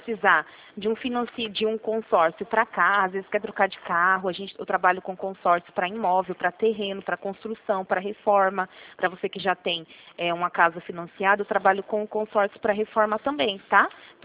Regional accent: Rio Claro, São Paulo, Brazil; Eu sou aqui de Rio Claro mesmo, tá?

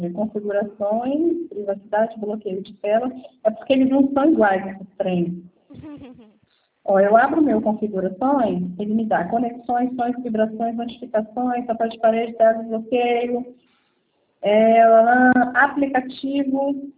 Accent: Linhares, Espírito Santo, Brazil; Não, eu sou de Linhares, Espírito Santo.

